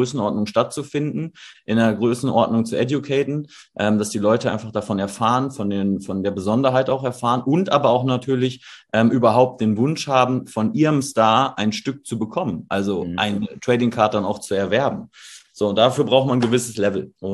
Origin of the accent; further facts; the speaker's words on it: Dortmund, North Rhine-Westphalia, Germany; wir kommen aus Dortmund